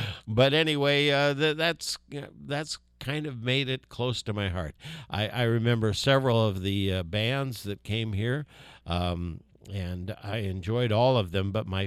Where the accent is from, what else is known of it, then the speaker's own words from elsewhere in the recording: Valparaiso, Indiana, United States; moved away as an adult; When I came here, came to Ohio, let's see, back in 83, my goodness, it's been a long time. I came from Valparaiso, Indiana, where they have another popcorn festival.